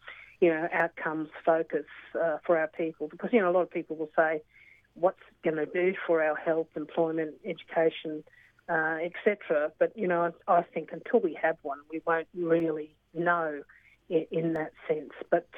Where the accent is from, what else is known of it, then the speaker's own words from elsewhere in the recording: Queensland, Australia; as a Queenslander